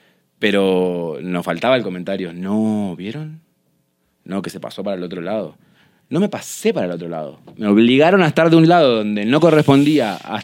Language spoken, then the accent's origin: Spanish; Argentina; en la provincia de donde yo soy, que es una de las provincias más pobres de Argentina